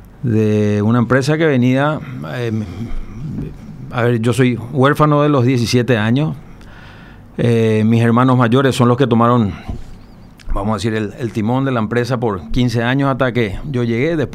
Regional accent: Paraguay; soy paraguayo, 52 años, casado con Silvina Ratti Esculies, de Zavala, tres hijos

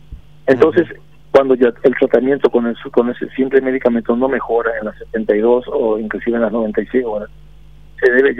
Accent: Paraguay; como paraguayo y como ciudadano que queremos el país.

